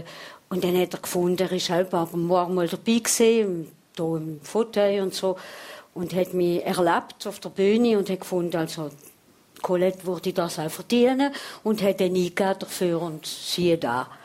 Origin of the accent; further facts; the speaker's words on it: Basel, Basel-Stadt, Switzerland; now in France; Im Elsass bin ich Schweizerin und da bin ich Elsass.